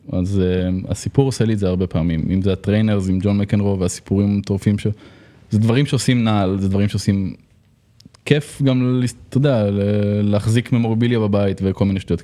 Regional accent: Bat Yam, Tel Aviv District, Israel; אני גדלתי בבת ים, כולם הלכו אותו דבר, כולם נראו אותו דבר

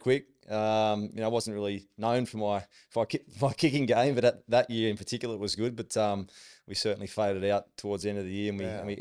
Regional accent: Scone, New South Wales, Australia; born and raised in Scone, up in the Upper Hunter. Played for the Scone Thoroughbreds. One of 6 kids, the youngest. 5 boys and a girl.

